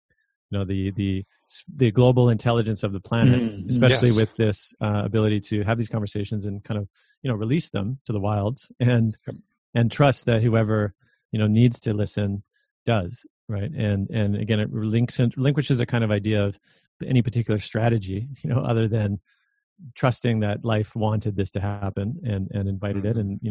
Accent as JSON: {"language": "English", "country": "Canada", "said": "I do see as a Canadian, you know, looking south"}